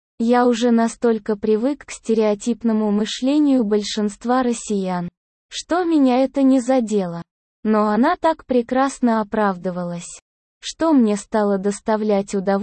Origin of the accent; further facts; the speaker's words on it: Baku, Azerbaijan; Я азербайджанец, родом из Баку. Мне 34 года.